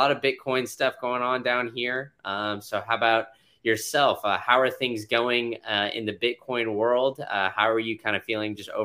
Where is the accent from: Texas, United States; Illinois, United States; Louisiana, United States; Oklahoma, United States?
Texas, United States; Austin; now in Florida, United States; But yeah, man, so I grew up in Austin.